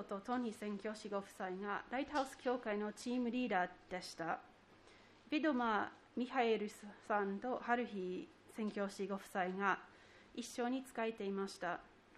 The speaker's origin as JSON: {"language": "Japanese", "town": "Seattle", "region": "Washington", "country": "United States", "second_language": "Japanese", "said": "私はシアトルの出身でクリスチャンホームに育ちました。"}